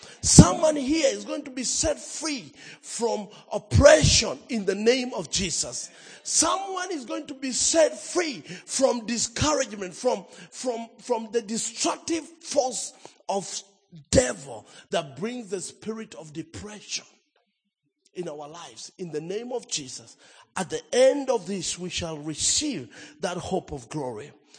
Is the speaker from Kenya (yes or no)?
yes; Nakuru, Nakuru County, Kenya; born there; I was born in Kenya, in that town that I'm preaching right now called Nakuru.